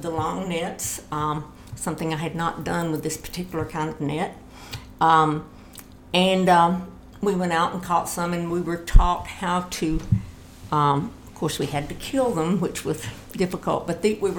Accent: Gordonsville, Tennessee, United States; Well, I'm from Gordonsville

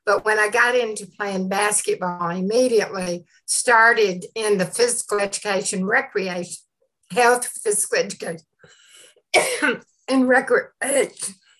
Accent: Tennessee, United States; Actually, I grew up in Bedford County. I was a farm girl, and I went to high school and started playing basketball.

